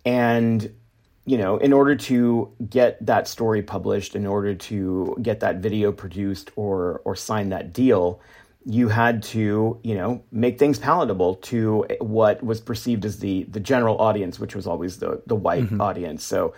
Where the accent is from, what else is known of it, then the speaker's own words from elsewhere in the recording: Texas, United States; My parents deliberately decided not to teach my brother or me Spanish because, you know, we grew up in Texas.